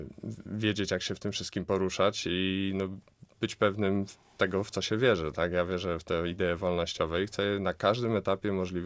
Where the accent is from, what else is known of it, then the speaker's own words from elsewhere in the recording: Łódź, Łódź Voivodeship, Poland; ja jestem łodzianinem od zawsze. Urodziłem się w tym mieście, spędziłem tutaj całe dzieciństwo, studia, wykształciłem się też w Łodzi.